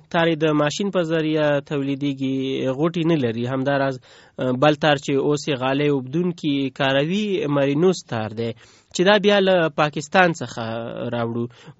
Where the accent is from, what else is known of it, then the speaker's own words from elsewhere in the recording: Faryab, Afghanistan; زه د فاریاب اوسیدونکی یم.